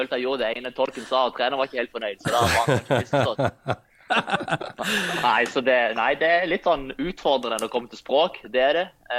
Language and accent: Norwegian; Lyngdal, Agder, Norway; Nei, helt siden jeg flyttet fra Lyngdal så har jeg tatt litt dialekt fra alle plassene jeg bodde i, så jeg vet egentlig ikke hva du skal kalle den dialekten.